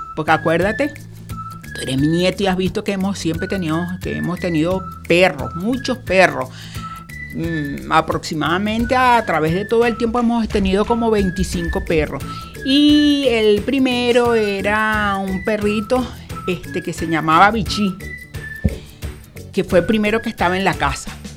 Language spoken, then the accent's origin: Spanish; Caracas, Capital District, Venezuela; era una casa grande con muchos niños porque éramos 10 hermanos. Y entonces era una casa grande con un patio donde sembrábamos, a pesar de que estábamos en la ciudad de Caracas, ¿verdad? La ciudad capital de Venezuela.